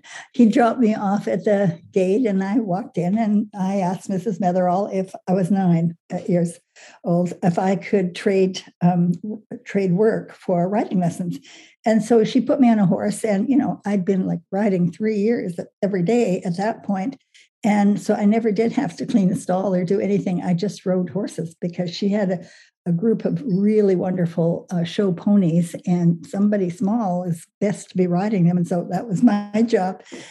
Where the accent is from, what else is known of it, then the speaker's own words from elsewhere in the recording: Gibbons, Alberta, Canada; I grew up in outside of Edmonton, Alberta, in a little place called Gibbons, Alberta. And I'm 84 years old.